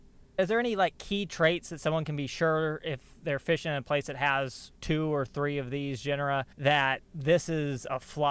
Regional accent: Georgia, United States; Because I come from Georgia. I'm used to finding them kind of on the coastal plain, really like down the Okefenokee and the swamps

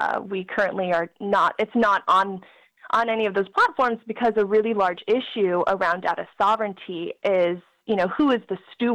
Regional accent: Tucson, Arizona, United States; And, you know, I'm from Tucson, Arizona.

